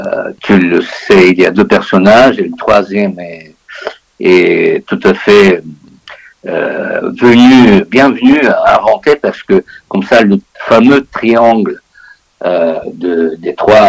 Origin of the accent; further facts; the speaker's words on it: Bulgaria; French is a second language; moved away as an adult; je suis né en Bulgarie, j'ai vécu 35 ans en Bulgarie